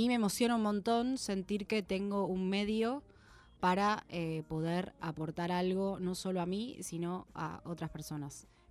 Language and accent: Spanish; Mar del Plata, Buenos Aires Province, Argentina; moved away as an adult; Y mira, yo me vine de Mar del Plata muy pequeña.